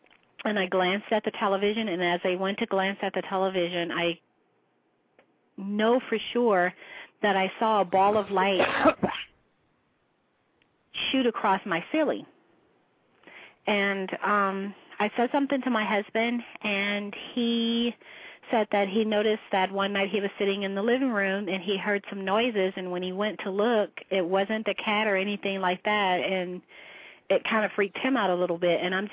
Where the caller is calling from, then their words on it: Alabama, United States; I'm calling from Alabama.